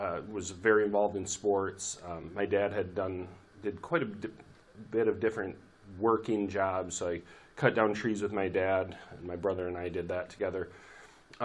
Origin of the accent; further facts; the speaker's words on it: Muskegon, Michigan, United States; So I grew up in Muskegon. I went to Fruitport, graduated from Fruitport, and I grew up in a Christian home.